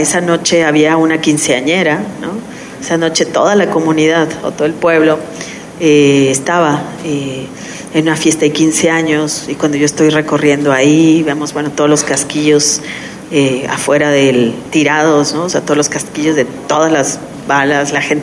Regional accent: Mexico; Somos los mexicanos los que todo mundo así de nos consideran casi como, wow

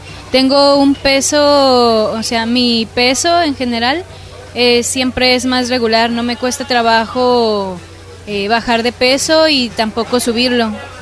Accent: San Gabriel, Jalisco, Mexico; now in Ciudad Guzmán, Mexico; Vengo de San Gabriel.

